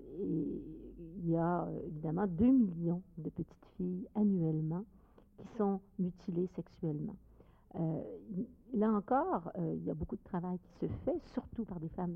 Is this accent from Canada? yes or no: yes; Quebec, Canada; je suis québécoise, je viens d'un pays de neige, de froid.